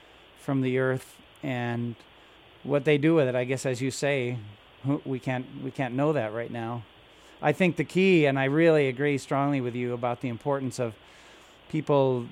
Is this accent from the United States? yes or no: yes; Midwest, United States; coming from a very probably a similar background to your own, growing up in the Midwest.